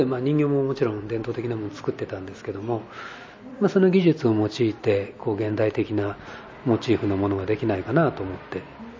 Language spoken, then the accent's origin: Japanese; Shizuoka, Japan; moved away as an adult; now in Kyoto, Japan; 出身私は静岡なんですけれども、で学校卒業しまして、京都のその伝統的な御所人形っていうのを作ってる先生のところに弟子入りする形で京都に出てきたんですよ。